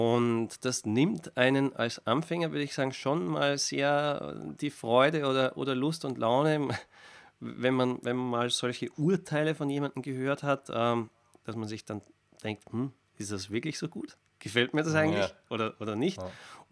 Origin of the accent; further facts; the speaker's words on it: Linz, Upper Austria, Austria; Und es ist ja vor allem in meiner Heimatstadt in Linz, Oberösterreich, eine sehr gute Universität, die Anton Bruckner Universität.